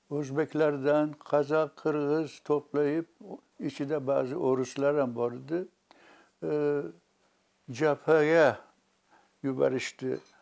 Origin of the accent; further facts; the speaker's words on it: Margilan, Fergana Region, Uzbekistan; now in United States; Men ta'allutim Marg'ilon.